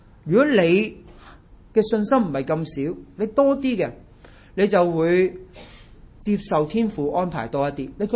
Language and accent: Cantonese; China; 你中國人嘛，你同我中國人